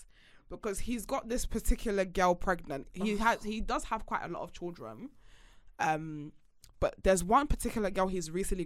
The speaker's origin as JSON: {"language": "English", "country": "Jamaica", "said": "Obviously, I'm Jamaican, so why wouldn't she?"}